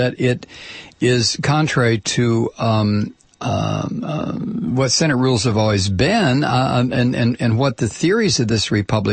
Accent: Toledo, Ohio, United States; moved away; I grew up in Toledo. I went to school there. high school, elementary school, and even a little bit at University of Toledo before I left. But that's my hometown.

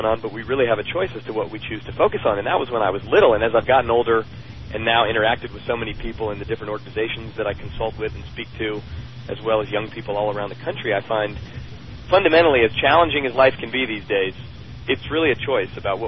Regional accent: Oakland, California, United States; I grew up in Oakland and inner city schools

